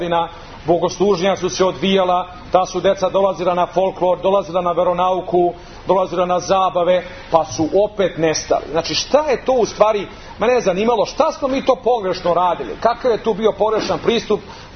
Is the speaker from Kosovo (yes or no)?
no; Serbia; mi smo svi Srbi i svi se mi slažemo da smo Srbi